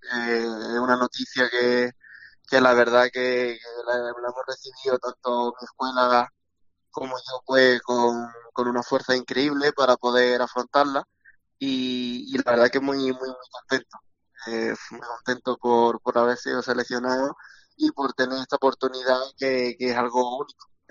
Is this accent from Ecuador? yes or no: no; Andalusia, Spain; now in Granada, Spain; yo soy del campo de Gibraltar y me vine aquí a estudiar a Granada, porque los grados medios los he hecho en San Roque, que es mi lugar de residencia